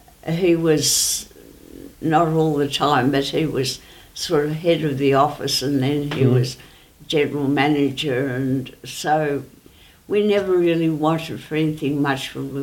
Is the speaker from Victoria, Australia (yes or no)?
yes; Horsham, Victoria, Australia; born there; I was born in Horsham, Victoria, in, I think it was Wesley Private Hospital.